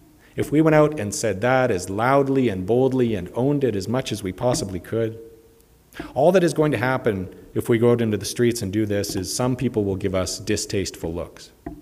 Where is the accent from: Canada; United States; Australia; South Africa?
Canada; Because even though I'm a Christian, I'm also a Canadian, and I'm a very new Saskatchewanite, but I'm adapting quickly.